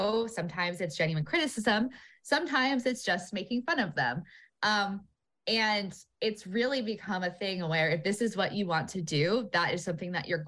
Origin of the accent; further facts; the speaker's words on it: West Coast, United States; now in US East Coast; I grew up on the West Coast, so I'm very familiar with the LDS church, but since moving out to the East Coast